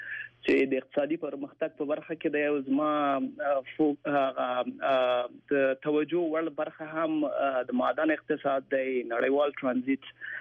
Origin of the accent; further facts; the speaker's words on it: Afghanistan; also born or lived in Pakistan; now in United States; زه یو افغان یم.